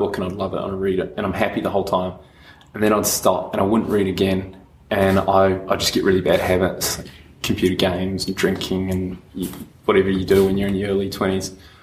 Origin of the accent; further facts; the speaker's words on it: New Zealand; now in Melbourne, Australia; I'm a Kiwi originally. I moved to Melbourne about 2007. I moved back to New Zealand